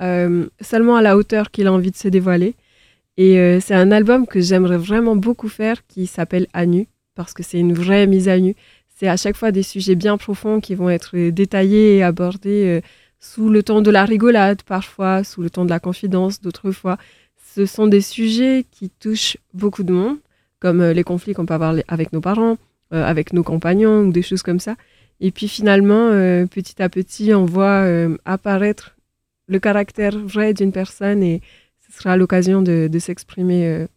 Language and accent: French; French Polynesia, France; Et puis, il y avait des désaccords d'opinion, puisque je viens de Polynésie.